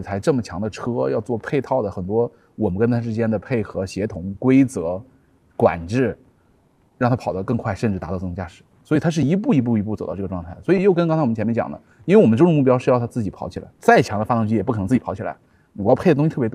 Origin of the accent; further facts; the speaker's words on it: Northeast China, China; 我是东北的这个小孩，我们小时候有一种这个零食是爆米花